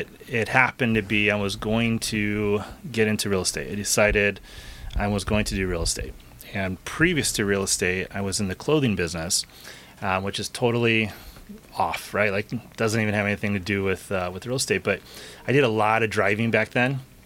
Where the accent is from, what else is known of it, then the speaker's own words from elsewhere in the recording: San Clemente, California, United States; So I grew up in San Clemente, a great little town and small town.